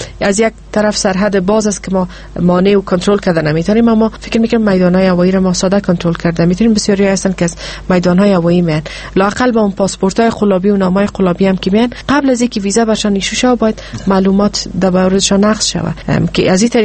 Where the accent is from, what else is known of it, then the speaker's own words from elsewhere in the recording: Afghanistan; به عنوان یک افغان و یک ژورنالیست